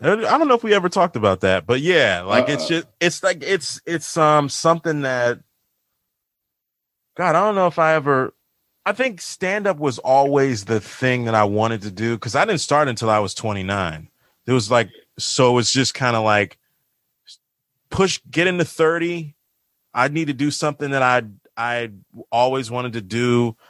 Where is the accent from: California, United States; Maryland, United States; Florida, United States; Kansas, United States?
Maryland, United States; Listening to Paul Mooney, Martin Lawrence, he's from my hometown area in PG County